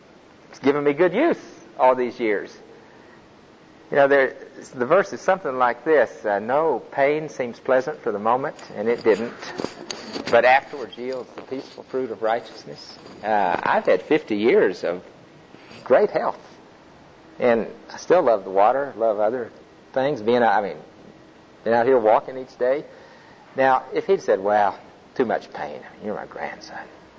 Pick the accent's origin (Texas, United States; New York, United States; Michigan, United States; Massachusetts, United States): Texas, United States; You know, growing up in Texas where it's hot, you love water sports.